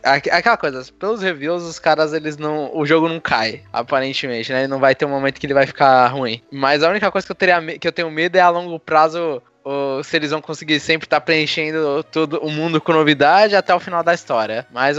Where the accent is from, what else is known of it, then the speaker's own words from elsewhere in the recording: Brazil; a gente é brasileiro, né?